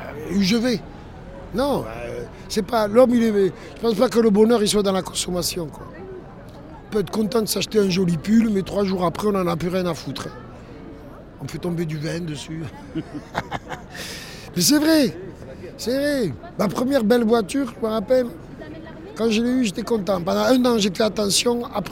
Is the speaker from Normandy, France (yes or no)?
no; Toulouse, Occitanie, France; born there; Je suis né à Saint-Cyprien à Toulouse, j'ai 53 ans.